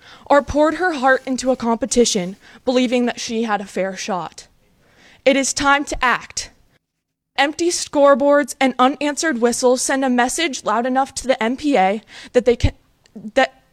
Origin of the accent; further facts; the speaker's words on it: Bristol, Maine, United States; I'm from Bristol, Maine. I'm a junior at another Midcoast high school.